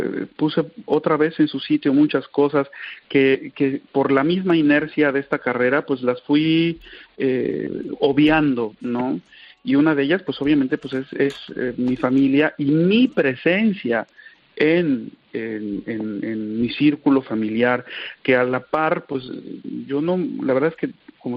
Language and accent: Spanish; Mexico; como mexicano, es algo que me llena siempre de muchísima emoción y además de muchísimo orgullo, porque pues es parte de nuestro acervo cultural popular en mi país.